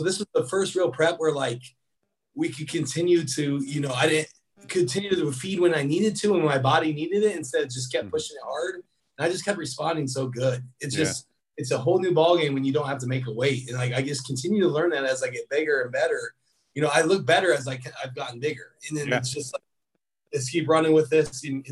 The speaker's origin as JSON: {"language": "English", "town": "Des Moines", "region": "Iowa", "country": "United States", "tie": "born or raised there", "said": "I grew up in Des Moines, Iowa, which is only 5 hours away."}